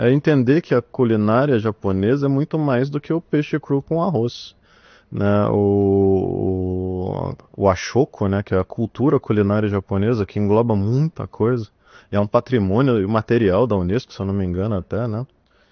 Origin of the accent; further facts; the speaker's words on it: Brazil; Eu sou brasileiro, eu estudo Nihongo com uma professora chamada Sanae Sensei.